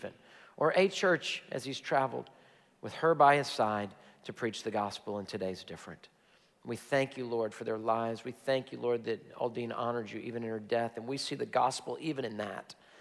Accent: Houston, Texas, United States; people would say, well, where are you from? And we'd say, Houston, Texas

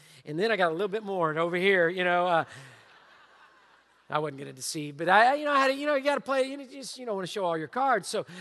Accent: Texas, United States; No, sir, I'm from Texas.

